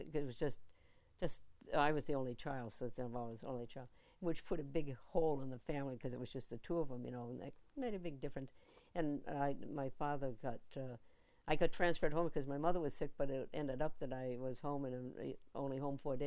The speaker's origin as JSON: {"language": "English", "town": "Worcester", "region": "Massachusetts", "country": "United States", "tie": "born or raised there", "also_born_or_lived": "Auburn / Boston", "said": "I grew up I was adopted, and so I had Worcester, Massachusetts, and Auburn, Massachusetts, and then I was born in Boston."}